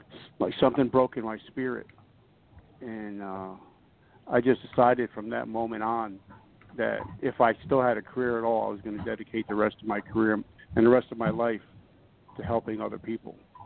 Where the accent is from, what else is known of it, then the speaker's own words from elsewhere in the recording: New Jersey, United States; But because I grew up in New Jersey, about maybe 10 or 15 minutes away from the Twin Towers